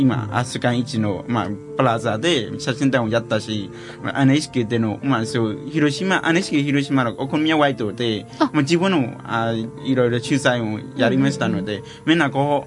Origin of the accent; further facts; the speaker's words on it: Myanmar; Japanese is a second language; now in Japan; みんなもちろん私たちミャンマー人を見かけたらですね